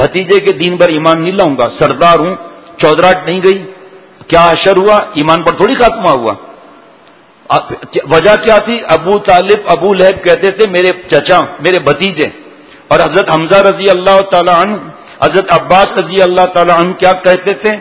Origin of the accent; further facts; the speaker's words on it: Tharparkar, Sindh, Pakistan; خالہ اور ہم بھی گاؤں کے رہنے والے ہیں, میں تھرپار کر کے رہنے والا ہوں